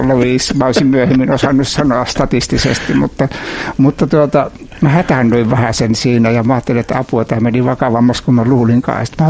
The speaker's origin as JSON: {"language": "Finnish", "town": "Vaala", "region": "North Ostrobothnia", "country": "Finland", "tie": "born or raised there", "also_born_or_lived": "Helsinki", "said": "Syntynyt Helsingissä, ja kun olin 2-vuotias, me muutettiin sitten Pelsolle, Vaalan kuntaan, Oulujärvellä, Histolle, sinne missä on vankila."}